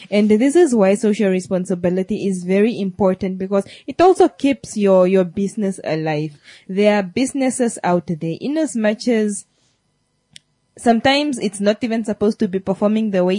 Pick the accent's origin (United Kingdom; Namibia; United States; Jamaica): Namibia; Tsumeb, Oshikoto; Let's say, for example, I grew up in Tsumeb.